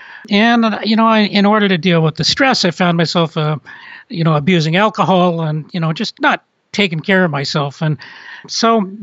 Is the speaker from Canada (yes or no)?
yes; Toronto, Ontario, Canada; I mean, I grew up in Toronto, and we actually made one little venture out here, tried to move here right after we got married.